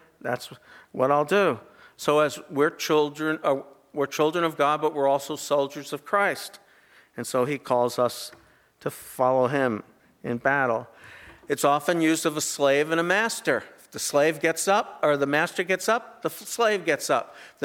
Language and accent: English; New Jersey, United States; I grew up in New Jersey, okay? So don't hold it against me.